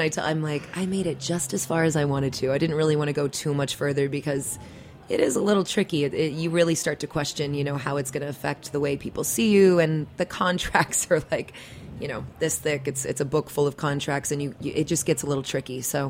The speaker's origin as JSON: {"language": "English", "town": "Austin", "region": "Texas", "country": "United States", "said": "I'm from Austin, Texas originally, and Austin has a very live music culture, and luckily you have access as a teenager basically to start performing in clubs and forming bands"}